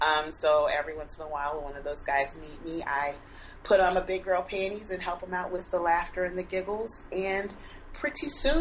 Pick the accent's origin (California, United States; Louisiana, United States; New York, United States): Louisiana, United States; New Orleans; now in Pittsburgh, United States; So we're going on 10 years that I have been gone, just kind of watching my hometown from afar. And there's so many stories about people who moved back and rebuilding New Orleans